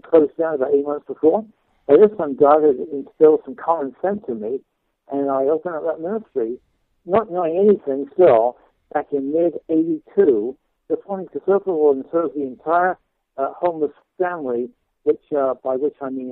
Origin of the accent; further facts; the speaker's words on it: England, United Kingdom; I grew up in South England